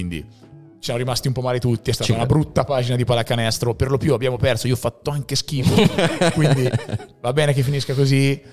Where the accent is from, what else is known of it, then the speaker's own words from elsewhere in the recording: Siena, Tuscany, Italy; born there; io sono nato a Siena, dove a differenza di tante altre città, basket e calcio andavano di pari passo